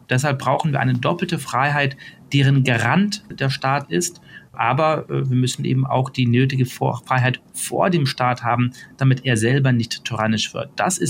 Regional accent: Munich, Bavaria, Germany; ich bin Münchner, in München mehr oder weniger aufgewachsen. Ich kann mich als Münchner fühlen und gleichzeitig als Deutscher und gleichzeitig als Europäer

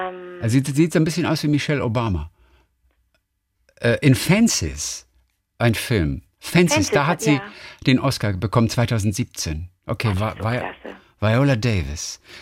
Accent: Northern Germany, Germany; Und bei uns früher in Norddeutschland, wo ich aufgewachsen bin, da ist mal Erbsen und Wurzeln.

